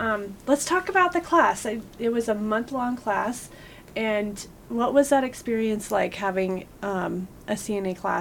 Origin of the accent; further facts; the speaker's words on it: Colorado Springs, Colorado, United States; Yeah, we are like unicorns.